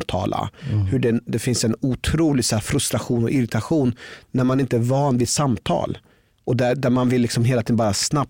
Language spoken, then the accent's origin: Swedish; Norrköping, Östergötland, Sweden; Jag växte upp i Norrköping, jag tränade på gym och hade många kompisar som jag umgicks med.